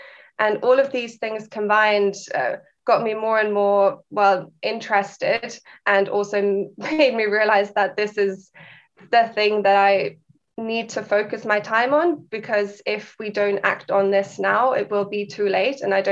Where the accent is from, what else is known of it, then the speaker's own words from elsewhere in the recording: Vienna, Austria; also born or lived in United Kingdom; I grew up in Vienna, did all of my school years there. I then did my undergrad in the UK in Cambridge